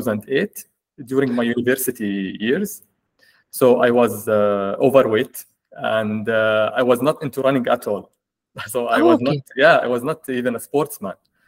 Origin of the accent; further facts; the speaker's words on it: Ras Al Khaimah, United Arab Emirates; English is a second language; I am Emirati, born and raised in Ras Al Khaimah, working in Abu Dhabi. I'm 37 years old. And married, I have four kids.